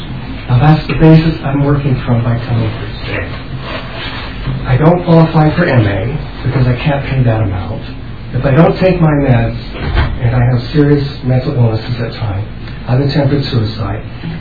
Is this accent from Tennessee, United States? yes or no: no; California, United States; I grew up in California.